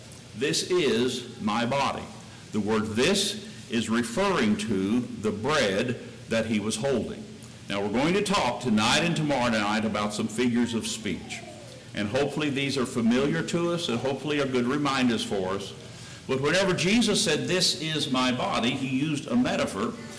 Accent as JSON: {"language": "English", "region": "Missouri", "country": "United States", "tie": "born or raised there", "said": "Where I was raised in Missouri, I was told that at one time the men sat on one side and the women and kids sat on the other."}